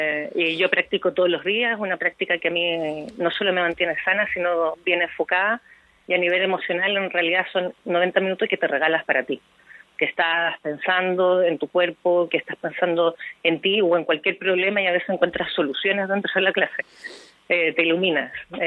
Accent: Chile; moved away as an adult; now in San Sebastián, Spain; Yo soy chilena, pero me vine a vivir a Donosti para abrir el primer estudio de yoga y eso hace 7 años

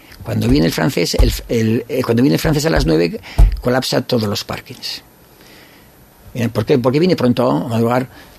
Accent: San Sebastián, Basque Country, Spain; now in Zarautz, Spain; Yo, por ejemplo, soy Donostiarra, pero vivo en Zarauz y estoy encantado

